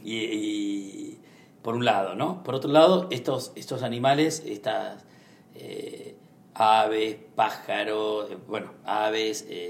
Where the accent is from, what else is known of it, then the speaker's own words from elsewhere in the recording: Argentina; Cuando te presentás ante el mundo como artista, como argentino, como sudamericano